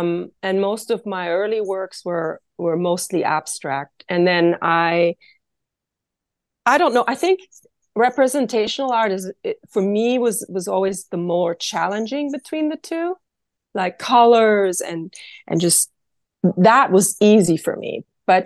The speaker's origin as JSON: {"language": "English", "country": "Kenya", "tie": "born or raised there", "said": "And I was raised in East Africa, mostly Kenya, and something was always blooming."}